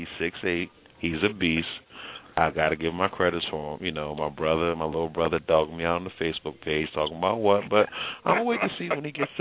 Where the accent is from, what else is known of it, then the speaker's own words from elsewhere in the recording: Philadelphia, Pennsylvania, United States; now in Baltimore, United States; What's going on? You know I'm from Philly. I just reside in B-More in the D.C. area.